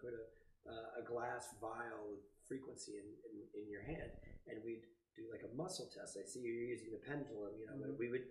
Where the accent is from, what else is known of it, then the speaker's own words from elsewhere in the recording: New Jersey, United States; now in Colorado, United States; I'm from New Jersey. I know you're saying you're from New York, so we got the East Coast vibes going.